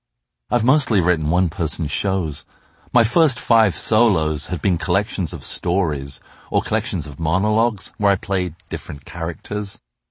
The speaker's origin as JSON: {"language": "English", "region": "England", "country": "United Kingdom", "tie": "born or raised there", "said": "I as a little kid growing up in England did feel I could truly be myself if I had an American accent."}